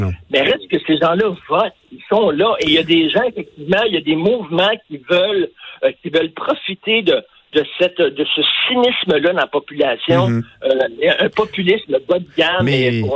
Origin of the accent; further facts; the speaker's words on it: Verdun, Quebec, Canada; moi, je viens de Verdun dans un milieu assez modeste. Mon père travaillait dans une usine, dans une shop.